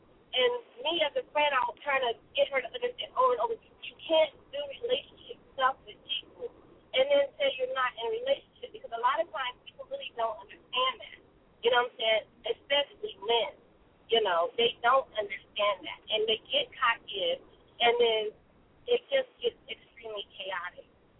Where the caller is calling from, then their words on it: California, United States; I'm calling from California.